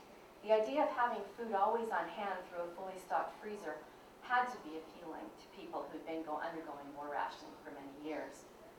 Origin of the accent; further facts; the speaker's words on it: California, United States; She was a Westerner, and since I'm from California, perhaps I found her even more compelling because of that.